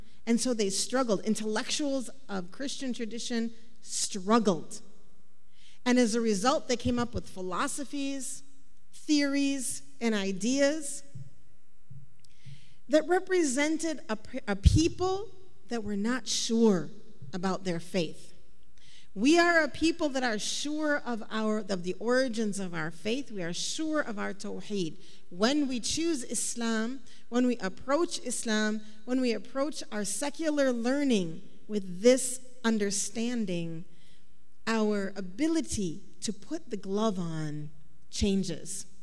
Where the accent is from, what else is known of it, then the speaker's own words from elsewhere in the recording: Minnesota, United States; I'm from Minnesota, so it's cold.